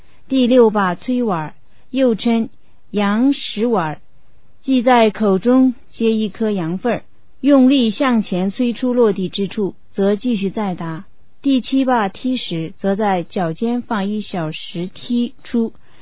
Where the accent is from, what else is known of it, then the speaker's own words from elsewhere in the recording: Derong, Sichuan, China; 这里是我家乡康南德荣地区的打法，我小时候经常爱玩的一种民间体育